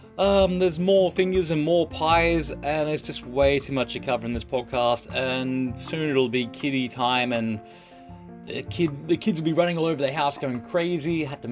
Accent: Australia; to have the privilege and the honor to be able to distribute this brand from my home country, from Australia, and help Jason grow the dream, I'm just over the moon.

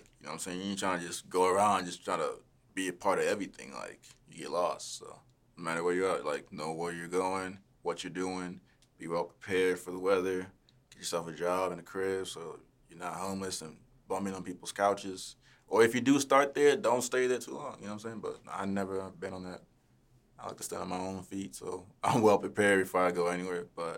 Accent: Golden Valley, Minnesota, United States; also born or lived in Crystal / Plymouth; But we grew up in Golden Valley, like, in the suburbs.

